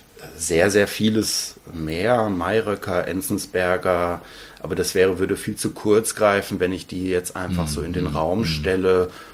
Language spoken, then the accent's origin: German; Soest, North Rhine-Westphalia, Germany; in meiner Heimatstadt, hätte ich jetzt fast schon wieder gesagt, aber eben in Soest oder auch in Berlin oder in den Bergen